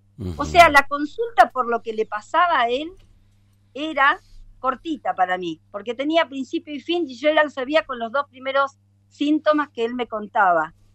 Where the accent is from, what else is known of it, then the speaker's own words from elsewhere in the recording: Río Turbio, Santa Cruz, Argentina; Yo soy de Santa Cruz, nacida en Río Turbio, capital argentina del carbón. Nosotros somos 5 hermanos, hijos de 2 docentes.